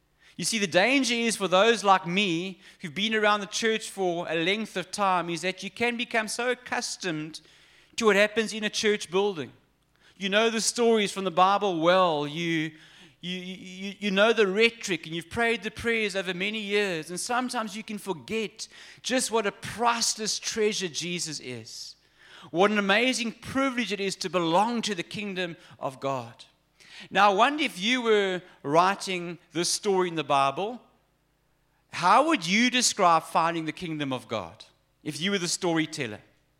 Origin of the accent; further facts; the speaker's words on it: Amalinda, Eastern Cape, South Africa; In fact, growing up in Amalinda, as kids